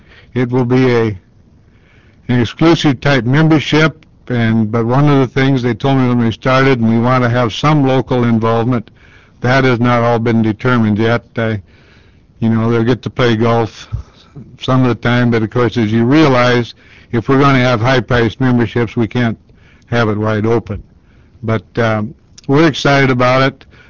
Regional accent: South Dakota, United States; Madam Chairman … from Sully County

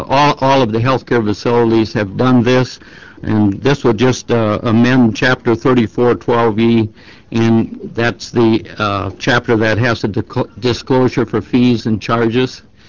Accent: Brookings, South Dakota, United States; I'm from District 7 in Brookings.

